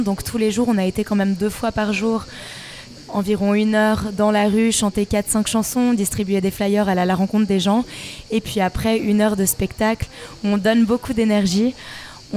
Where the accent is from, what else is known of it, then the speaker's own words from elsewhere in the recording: Singapore; also born or lived in Switzerland / New York / Shanghai; je suis suisse, née en Suisse. Mmh. Mais j'ai grandi à Singapour, à New York. J'ai vécu à Shanghai.